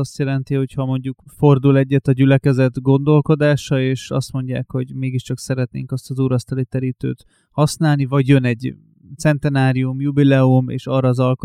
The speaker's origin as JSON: {"language": "Hungarian", "town": "Tiszakécske", "region": "Bács-Kiskun", "country": "Hungary", "said": "ahol én onnan származom, Magyarországról, Tisza-Kécske"}